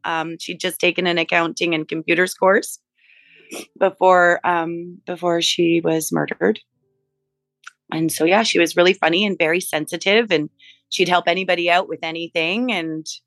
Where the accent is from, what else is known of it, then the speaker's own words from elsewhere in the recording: Burnaby, British Columbia, Canada; We grew up in Burnaby, and my dad was a musician and my grandparents are musicians